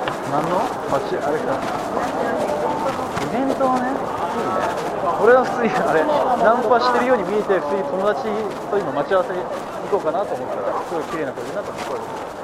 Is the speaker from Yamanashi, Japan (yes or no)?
yes; Yamanashi, Japan; now in Shibuya, Japan; 僕もあの山梨から来た大学生。渋谷に今休学で住んでるって。